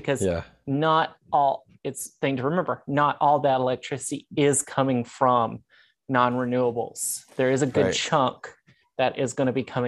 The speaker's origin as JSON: {"language": "English", "region": "Tennessee", "country": "United States", "said": "And houses, like I'm from Tennessee, it can get cold."}